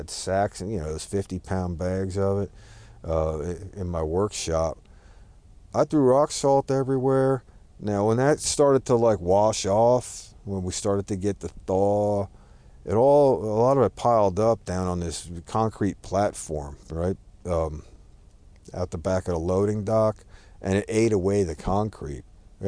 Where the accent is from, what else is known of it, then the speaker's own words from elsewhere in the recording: Northeast, United States; my first line is just everything I learned growing up in the Northeast, basically, is get out ahead of it. You know it's coming, you get the rock salt down. We don't use rock salt over here.